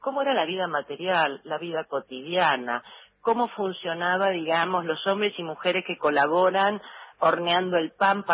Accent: Rosario, Santa Fe, Argentina; somos rosarinos

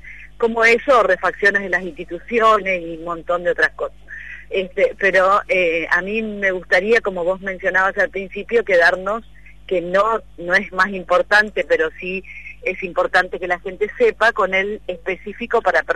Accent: Argentina; viste que somos argentinos

